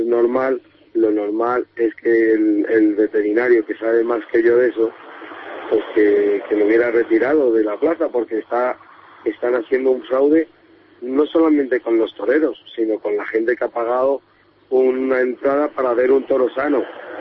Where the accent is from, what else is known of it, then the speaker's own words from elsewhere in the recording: Villaviciosa de Odón, Community of Madrid, Spain; de Villaviciosa.